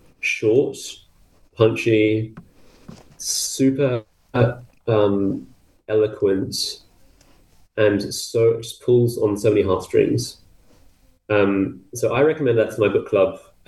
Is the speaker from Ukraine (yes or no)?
no; New Zealand; born there; And I'm a Kiwi by birth.